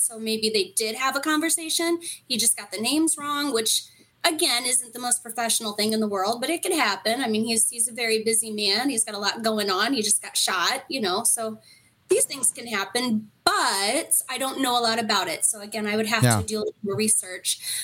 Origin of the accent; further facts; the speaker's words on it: Illinois, United States; also born or lived in Florida; now in Indiana, United States; I'm from the St. Louis area, but on the Illinois side. So I'm from Illinois. I currently live in Indiana. I also lived in Florida for some time.